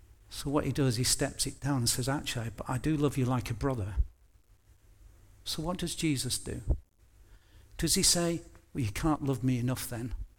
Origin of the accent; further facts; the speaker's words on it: United Kingdom; We're so British, we don't actually like to commune with passing strangers, do we?